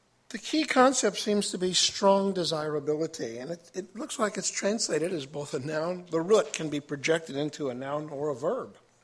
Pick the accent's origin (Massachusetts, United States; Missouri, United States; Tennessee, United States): Missouri, United States; Fulton; Brothers and sisters … from Fulton, Missouri.